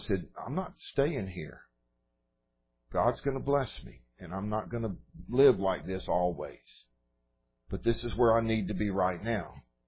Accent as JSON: {"language": "English", "town": "Dallas", "region": "Texas", "country": "United States", "tie": "born or raised there", "said": "Okay, I was raised in Dallas. Dallas is a big city, and my grandfather was an influential guy with the banks in Dallas."}